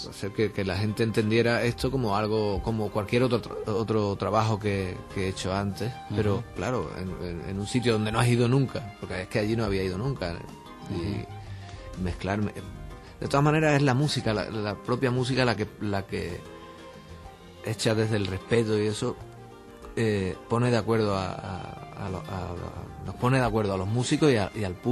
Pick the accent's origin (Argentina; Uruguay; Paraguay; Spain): Spain; Ubrique, Andalusia; accent: Ubrique; como el inglés mío es de Ubrique, no claro, él no lo entiende